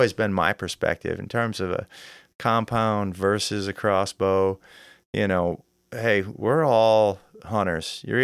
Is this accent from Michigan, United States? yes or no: yes; Michigan, United States; A friend of mine, I grew up in Michigan